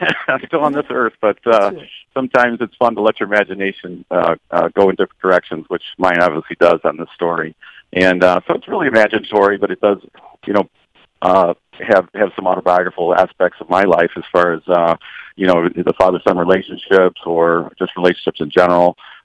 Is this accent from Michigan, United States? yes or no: yes; Detroit, Michigan, United States; Again, growing up in Detroit and the automobile influence of my life and growing up in the 60s, 70s in Michigan